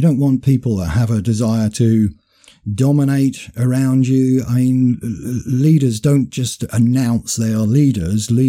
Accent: United Kingdom; As white people, as white British people, our identity as being British has been taken from us

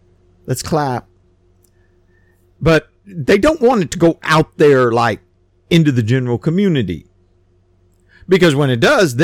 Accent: United States; Now, look, I'm from America, and we don't do rugby in America.

